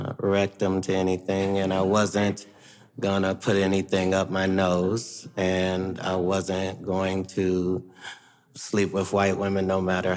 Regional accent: Ohio, United States; I'm from Ohio, for crying out loud.

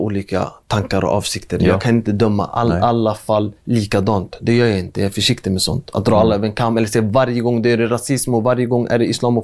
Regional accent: Stockholm, Stockholm County, Sweden; där jag kommer ifrån, alltså i Järva speciellt, det finns ju en kyrka i varenda förort.

